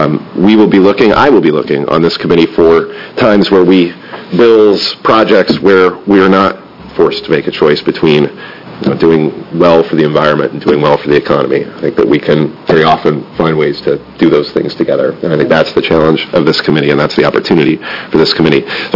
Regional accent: Portland, Oregon, United States; That has changed since I grew up in Portland, even.

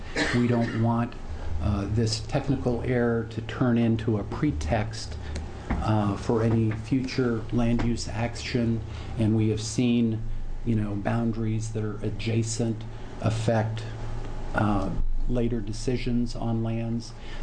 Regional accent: Helvetia, Oregon, United States; I come from Helvetia, north of Sunset Highway 26.

